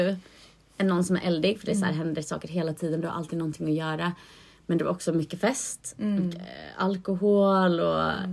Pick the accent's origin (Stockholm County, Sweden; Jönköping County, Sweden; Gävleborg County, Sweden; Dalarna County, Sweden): Jönköping County, Sweden; Tranås; Jag kommer från Tranås från början.